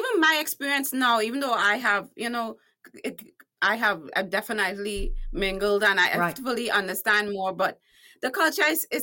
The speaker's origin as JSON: {"language": "English", "country": "Trinidad & Tobago", "moved": "yes", "lives_now": "United States", "said": "Yeah, so now I'm fully American and Trinidadian. I mixed it up."}